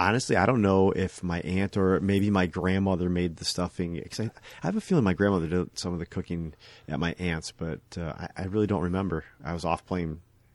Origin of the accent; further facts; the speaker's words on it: Buffalo, New York, United States; Well, I'm from Buffalo. We do wings.